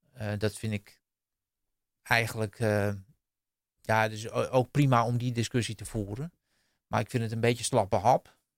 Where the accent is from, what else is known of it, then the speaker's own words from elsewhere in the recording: Heerhugowaard, North Holland, Netherlands; Als ik alleen al naar Heerengewaard kijk, waar ik ben opgegroeid in mijn wijk. Die wijk werd gebouwd rond 1970.